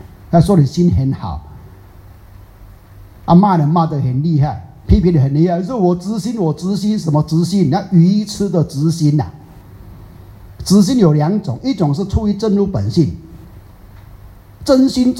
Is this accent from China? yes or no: no; Taiwan; 啊，最可怕就是我们台湾人讲的叫做少一根筋